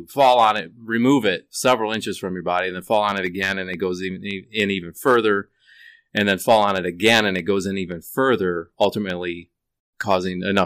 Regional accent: Cresco, Iowa, United States; now in Manchester, United States; No, I'm originally from the Cresco area.

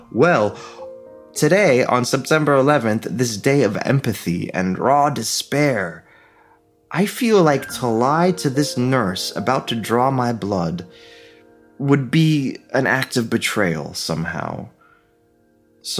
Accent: Ohio, United States; now in New York, United States; to New York from Ohio, so Midwest babies.

